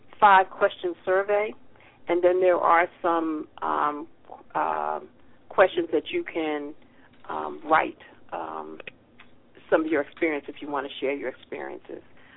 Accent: Boston, Massachusetts, United States; Originally I'm from Boston, so I've been dealing with what's going on in Boston

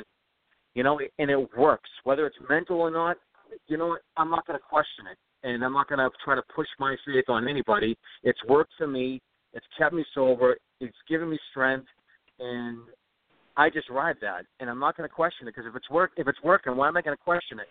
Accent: Boston, Massachusetts, United States; I'm from Boston, and I'm a Dodgers fan.

